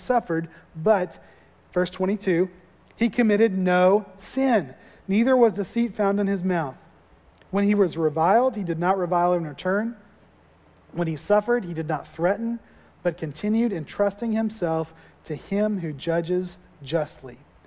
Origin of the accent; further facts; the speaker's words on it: Florida, United States; The first time that I ever saw snow, growing up in Florida, we didn't see real snow ever.